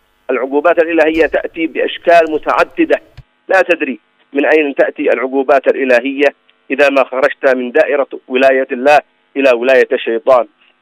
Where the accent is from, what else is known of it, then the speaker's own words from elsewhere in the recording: Yemen; فنحن كشعب يمني نحمد الله